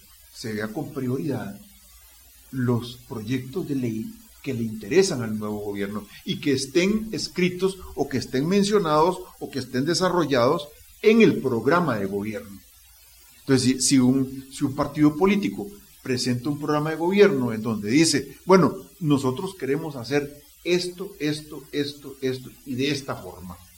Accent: Costa Rica; una de las cosas que nosotros necesitamos como costarricenses y como país es

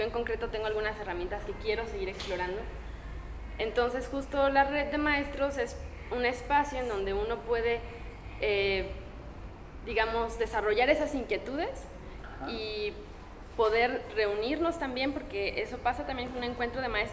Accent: Cuernavaca, Morelos, Mexico; somos de Cuernavaca

